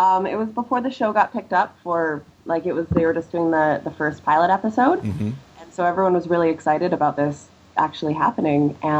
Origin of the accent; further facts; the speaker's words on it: Kelowna, British Columbia, Canada; I was driving from my hometown in Kelowna down to Vancouver with a bunch of friends